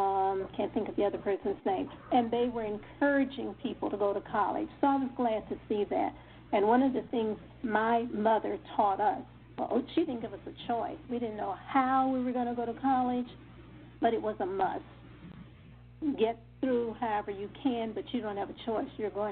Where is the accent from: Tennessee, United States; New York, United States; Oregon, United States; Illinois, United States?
Tennessee, United States; I attended a segregated school. I'm from Tennessee, so I had to pass up all those other schools to get to my school.